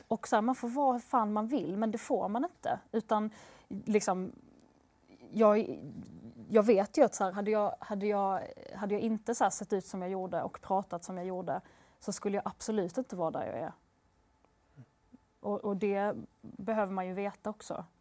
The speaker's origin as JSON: {"language": "Swedish", "region": "Skåne", "country": "Sweden", "accent": "Scanian", "said": "jag är en jättevit arab, jag har liksom ljusa ögon, jag pratar skånska"}